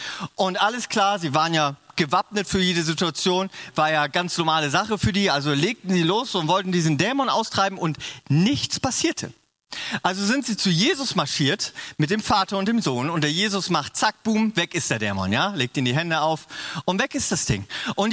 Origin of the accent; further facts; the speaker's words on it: Northern Germany, Germany; im Norden, wo ich herkomme, gibt es keine Berge, ja?